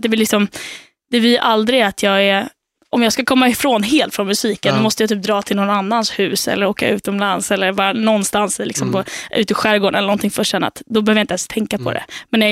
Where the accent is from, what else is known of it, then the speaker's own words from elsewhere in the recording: Stockholm, Stockholm County, Sweden; Jag har bott i Stockholm typ hela mitt liv, lite olika delar.